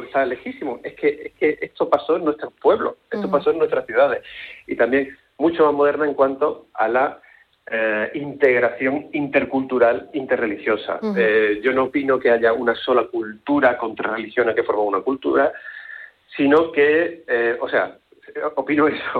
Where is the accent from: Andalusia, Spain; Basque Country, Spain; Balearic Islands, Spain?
Andalusia, Spain; Yo vivo en Cataluña y tengo una hija en un colegio catalán y es completamente falso esto que se está acusando. Pero yo sí soy andaluz y me he criado y me he educado en colegio andaluz.